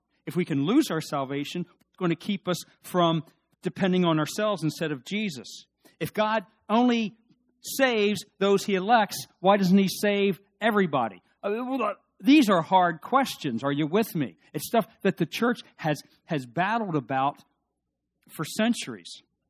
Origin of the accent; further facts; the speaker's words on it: United States; Yeah, I'm an American.